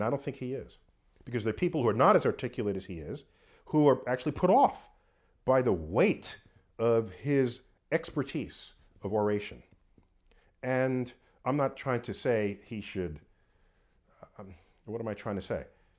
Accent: New York City, New York, United States; Born and raised in New York City.

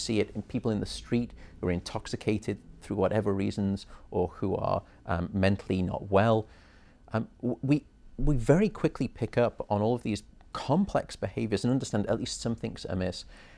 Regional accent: Liverpool, North West England, United Kingdom; also born or lived in Chester; So I grew up, I was in Liverpool for the first 11 years of my life, then moved to a town outside of there called Chester. And then with education all over England

